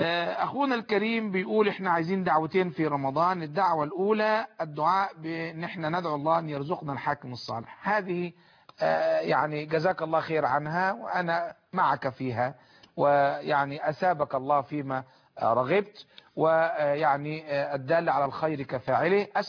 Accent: Egypt; أرى بلدي مصر بلا انحراف وبلا خطأ،

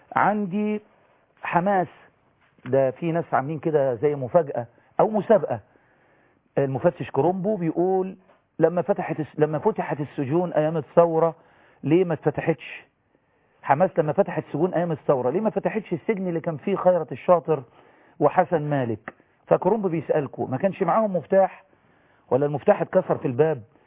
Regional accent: Egypt; احنا عندنا في مصر بقى اتقال على ناس اتسجنت سياسيا لانها كانت تعارض النظام

